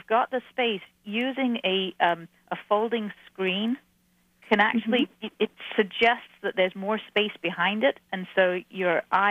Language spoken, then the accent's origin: English; England, United Kingdom; I grew up in England, and a lot of what I write about was learned from a more European scale of spatial use.